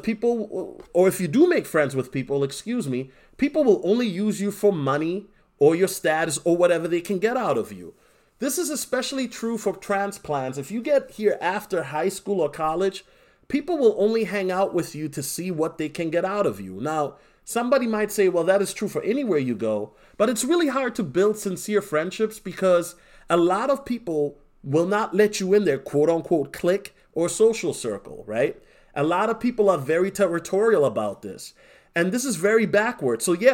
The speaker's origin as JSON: {"language": "English", "region": "East Coast", "country": "United States", "lives_now": "Minnesota, United States", "said": "especially for a person like me where I come from the East Coast where people are very direct with each other."}